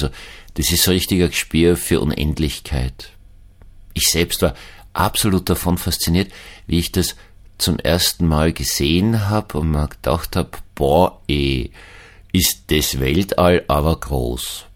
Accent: Vienna, Austria; Ich bin in Wien aufgewachsen.

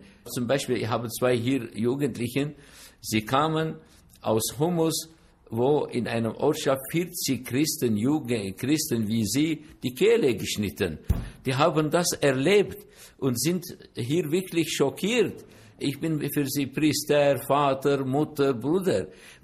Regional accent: Turkey; German is a second language; now in Germany; In den 60er Jahren, als ich in der Türkei war, gab es in meiner Heimat 60.000 syrisch-orthodoxe Christen.

